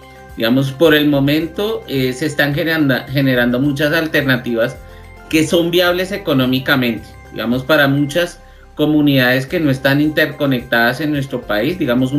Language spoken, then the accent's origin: Spanish; Colombia; Nosotros somos, los colombianos somos muy bellos